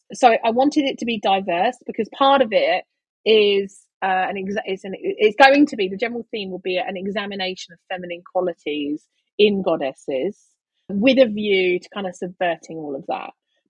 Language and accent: English; East London, London, United Kingdom; I'm from East London.